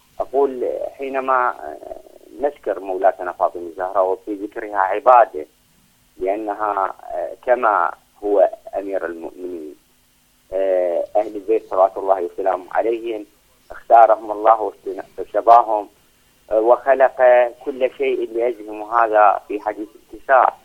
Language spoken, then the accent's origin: Arabic; Iraq; المصائب التي تجري عندنا في العراق